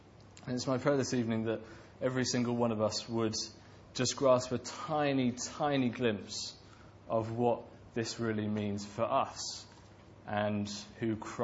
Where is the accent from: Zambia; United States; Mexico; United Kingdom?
United Kingdom; East of England; I'm from Suffolk, so I won't say anything.